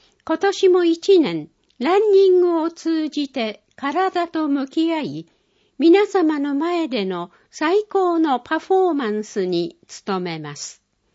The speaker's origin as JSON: {"language": "Japanese", "region": "Aomori", "country": "Japan", "said": "私たち青森県民の誰もが一度は聞いたことのある言葉、短命県。"}